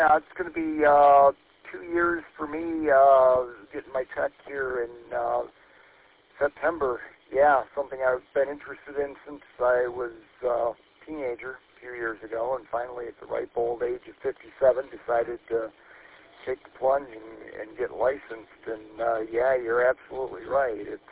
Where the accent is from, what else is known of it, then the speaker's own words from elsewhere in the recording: Lansing, Michigan, United States; I grew up actually over in the Waverly-Saginaw area out by, I don't know if you know where the Lansing Mall is.